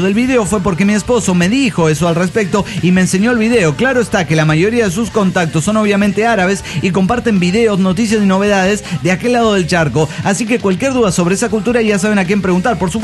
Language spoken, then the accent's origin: Spanish; Guadalajara, Jalisco, Mexico; moved away as an adult; also born or lived in Veracruz; now in United States; Soy veracruzano nacimiento, criada en mi hermosa y querida ciudad de Guadalajara. O sea, soy veracruzana de nacimiento y tapatía de corazón. Tengo 7 años viviendo en el Gabacho, en Estados Unidos de Norteamérica.